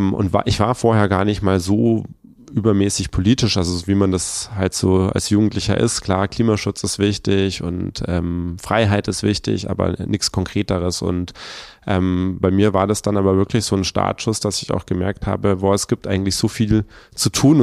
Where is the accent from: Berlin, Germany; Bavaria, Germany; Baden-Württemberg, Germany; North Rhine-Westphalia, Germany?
Bavaria, Germany; Munich; aufgewachsen bin ich in Mosach unter Menzing, so am Stadtrand und bin vor etwas über 10 Jahren dann mit meinem Freund zusammen in die erste gemeinsame Wohnung nach Giesing gezogen.